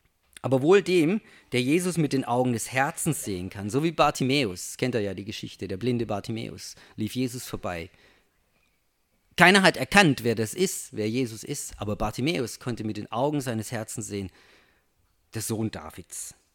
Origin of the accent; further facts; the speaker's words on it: Baden-Württemberg, Germany; bin ja Schwabe, ne?